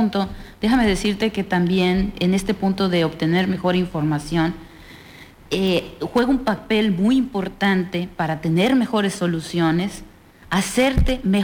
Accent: Mexico; porque quiero cambiar y hacer una mejora en mi país.

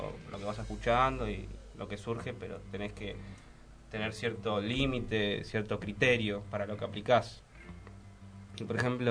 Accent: Moreno, Buenos Aires Province, Argentina; Nosotros somos todos de Moreno.

